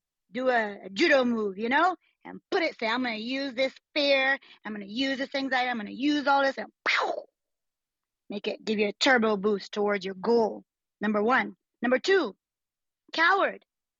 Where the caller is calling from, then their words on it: Maryland, United States; Greetings … Maryland, D.C.